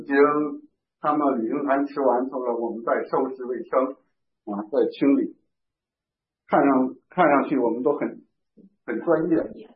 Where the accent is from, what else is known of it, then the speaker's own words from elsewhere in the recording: Hong Kong; 我们是从香港来，我们是短宣队